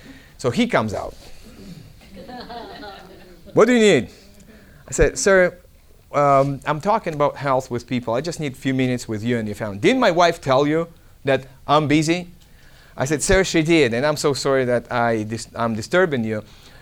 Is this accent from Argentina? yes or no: yes; Argentina; English is a second language; moved away; we didn't have money for those classes because we came from Argentina.